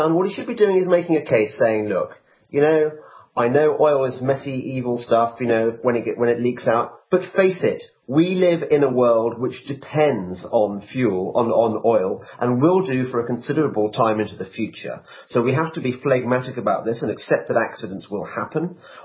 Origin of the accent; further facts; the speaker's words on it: United Kingdom; Yeah, I certainly, despite being British, I have no sympathy whatsoever with BP